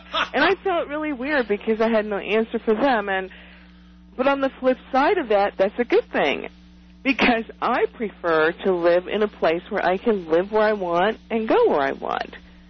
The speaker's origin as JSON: {"language": "English", "town": "Winston-Salem", "region": "North Carolina", "country": "United States", "tie": "born or raised there", "said": "But anyway, I've lived in Colorado since the 70s. I grew up in North Carolina. I'm very, very aware of the racial thing."}